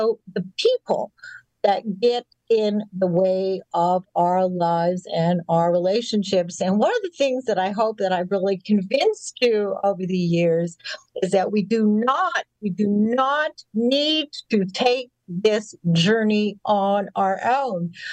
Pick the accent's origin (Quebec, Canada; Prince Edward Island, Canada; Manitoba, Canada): Manitoba, Canada; Winnipeg; when I was a teenager growing up in Winnipeg